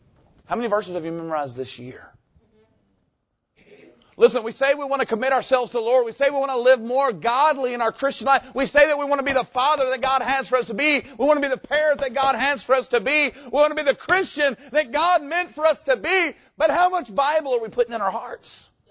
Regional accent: Jacksonville, Florida, United States; I got a friend of mine that I grew up in church I grew up in Jacksonville.

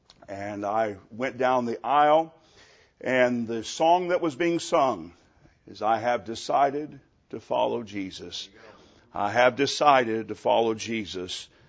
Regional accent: Mid-South, United States; I was from the Mid-South and went to about 3,000 of them and got no meetings out of it.

